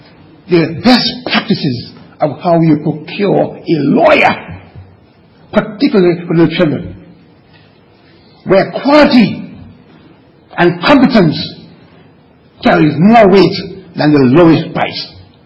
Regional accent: Trinidad, Trinidad & Tobago; It's a proverb that I heard as a little boy growing up in Trinidad.

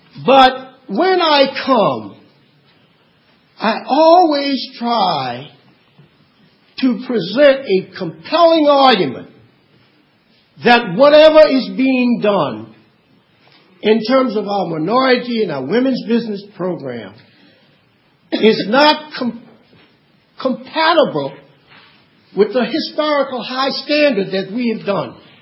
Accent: the South, United States; born there; I was born in the South, Mr. Controller, and I saw discrimination.

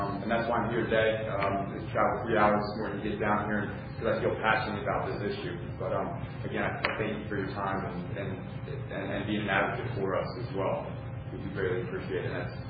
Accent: Pennsylvania, United States; I come from Pennsylvania.

